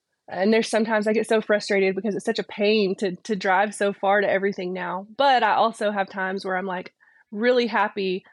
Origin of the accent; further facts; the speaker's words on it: Anson, Texas, United States; I grew up in Anson, out north of Abilene. It's a little small town, about 2,000 people, but that's where I grew up.